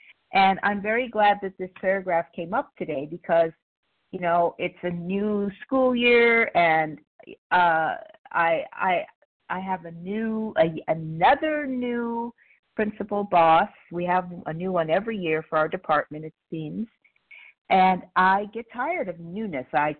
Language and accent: English; Palmdale, California, United States; I'm from Palmdale, California, which is in Los Angeles County.